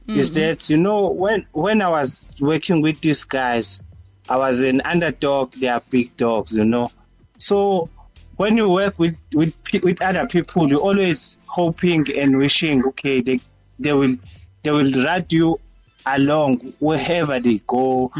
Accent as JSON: {"language": "English", "town": "Inanda", "region": "KwaZulu-Natal", "country": "South Africa", "said": "So usually I'm from Inanda, I'm based in Inanda."}